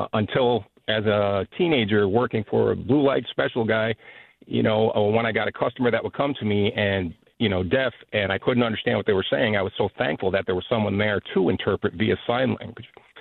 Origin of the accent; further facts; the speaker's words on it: Massachusetts, United States; Growing up in Western Massachusetts, I was surrounded by a multitude of non-English speaking individuals from any and every country you can think around the world.